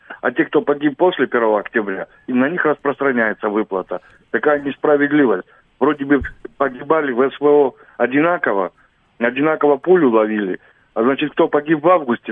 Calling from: Donbas, Ukraine; я с Донбасса звоню

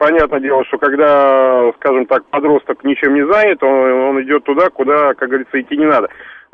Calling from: Moscow, Russia; Я звоню вам из Москвы.

